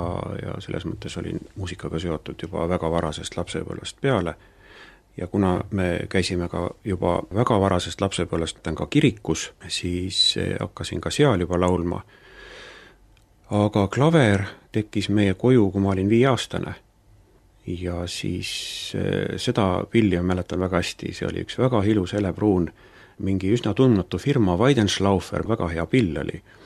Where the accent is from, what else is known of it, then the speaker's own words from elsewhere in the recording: Haapsalu, Lääne County, Estonia; Siin ma olen sündinud ja olen elanud ja õpinguperiood välja arvata Tallinnas, siis olin ka siin.